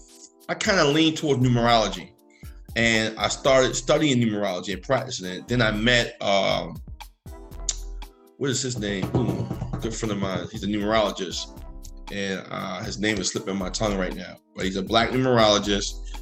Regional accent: Baltimore, Maryland, United States; because of my background, how I grew up in Baltimore, I was very skeptical of him

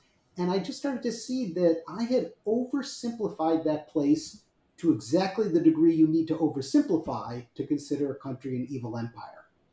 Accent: Chicago, Illinois, United States; I grew up in Chicago in a, you know, kind of liberal political family

